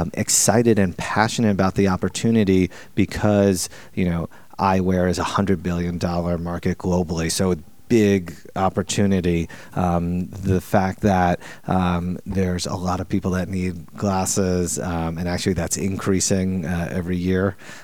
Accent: New York City, New York, United States; because I grew up in New York City

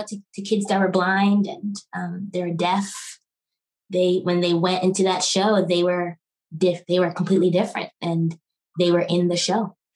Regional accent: New York, United States; I'm Haitian. Okay, I'm a represent. I'm from New York. I was born in New York. I was the only one in my family that was born in New York.

